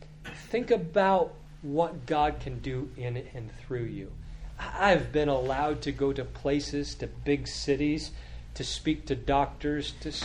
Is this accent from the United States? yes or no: no; Canada; I grew up in Canada. I was forced in Canada to learn French all throughout my grade school education.